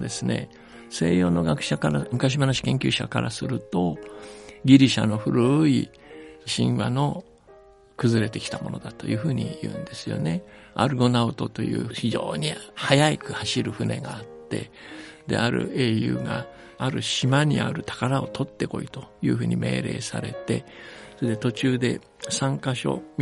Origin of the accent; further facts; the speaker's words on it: China; 僕は中国育ちなんだけど、例えば黄河っていう川の千何百キロか平らなところ流れてるんですね